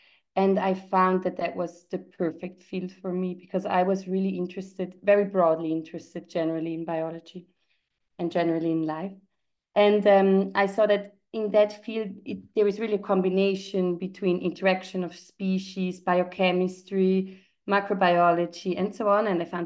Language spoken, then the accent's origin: English; Switzerland; also born or lived in Australia / Portugal; I am Swiss. So my parents are Swiss. And I moved around a lot as a child, actually. I was not growing up in Switzerland all the time. I lived in Australia when I was small and in Portugal.